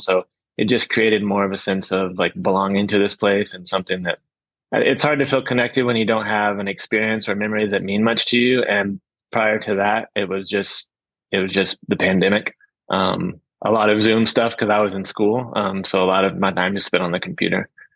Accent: Texas, United States; moved away; I grew up in Texas, where I think the percentage of public land there is like 2%.

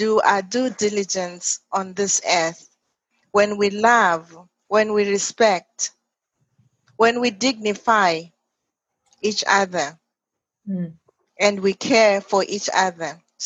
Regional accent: Zimbabwe; first language Ndebele; English is a second language; is from the Ndebele language. So that's my mother language in Zimbabwe. I speak Ndebele.

